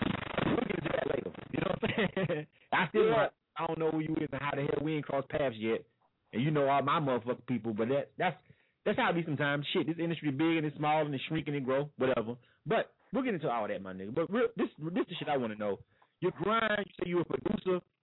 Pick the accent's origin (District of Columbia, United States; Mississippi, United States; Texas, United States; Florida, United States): Florida, United States; Panama City; And I'm from Panama City, a.k.a. the Banging Bay.